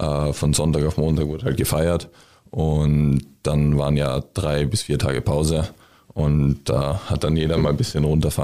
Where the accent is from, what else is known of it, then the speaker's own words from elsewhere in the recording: Klosterneuburg, Lower Austria, Austria; Ich komme aus Klosterneuburg. Das liegt genau neben Wien.